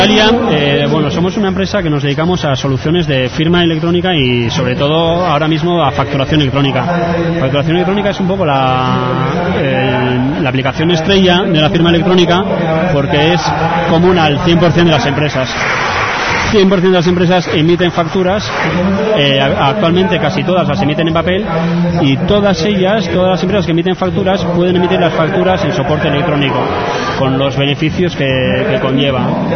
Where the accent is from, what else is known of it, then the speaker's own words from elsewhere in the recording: San Sebastián, Basque Country, Spain; yo soy de Donosti